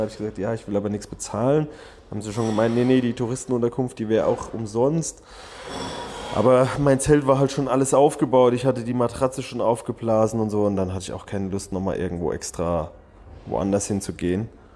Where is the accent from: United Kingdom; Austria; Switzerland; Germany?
Germany; Ich komme aus Deutschland. Ich bin seit 1,5 Jahren mit dem Fahrrad unterwegs. Ich bin durch 25 Länder gefahren und habe überall gezeltet.